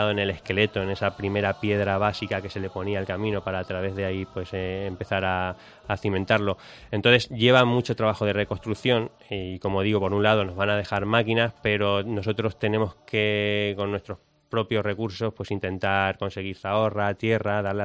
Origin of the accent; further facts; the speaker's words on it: Castilla-La Mancha, Spain; Bueno, han sido en total esas tres tormentas que han afectado a La Manchuela. Ha habido pueblos pues que no le ha tocado nada, ha habido otros que les ha tocado una y pueblos como el mío